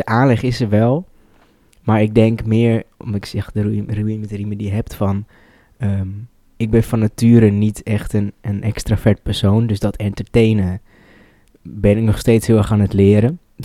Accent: Heerenveen, Friesland, Netherlands; Ik kom uit Heerenveen oorspronkelijk. En dat was wel echt het is geen stad, het is een plaats waar topsport heel erg leeft.

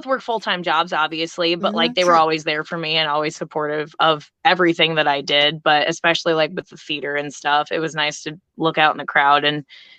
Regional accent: Davenport, Iowa, United States; Yes. Yep. Born and raised in Davenport, Iowa.

